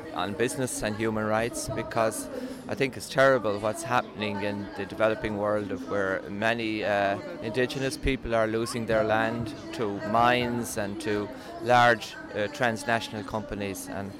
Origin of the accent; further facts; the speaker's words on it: Galway, Connacht, Ireland; I'm from Galway